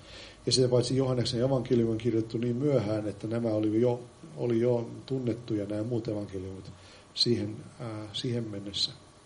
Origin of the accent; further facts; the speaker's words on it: Turku, Southwest Finland, Finland; Mä käytän sitä C-sanaa, koska mä oon turkulainen.